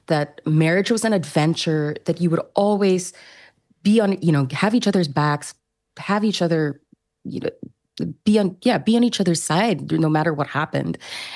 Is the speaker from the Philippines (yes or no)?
yes; Philippines; So I grew up in the Philippines, and it's extremely conservative, extremely Catholic.